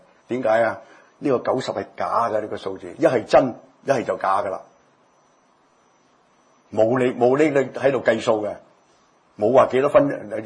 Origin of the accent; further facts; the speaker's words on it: Guangdong, China; accent: Cantonese; 我們廣東話叫搏懵挑釁